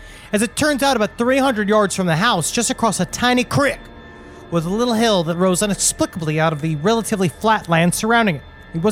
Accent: Texas, United States; I grew up in Texas as well, and I didn't actually realize how crazy my childhood was until I was quite a bit older.

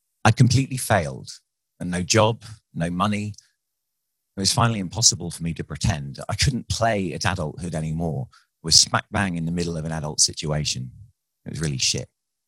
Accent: London, United Kingdom; born there; So, I was born in North London, a stone's throw from the old Highbury Stadium, Arsenal's old Highbury Stadium

